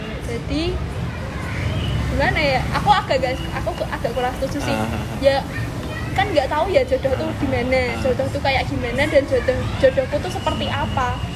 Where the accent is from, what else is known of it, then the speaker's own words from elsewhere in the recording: Java, Indonesia; karena kan aku Jawa, dia kan Bali.